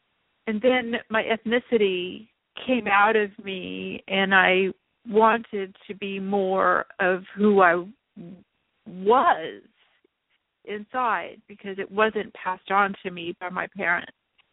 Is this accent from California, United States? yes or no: yes; Santa Monica, California, United States; born there; I'm from a Mexican family, born in the United States. We're American. We're Mexican-American. I was born in Santa Monica. And we speak English.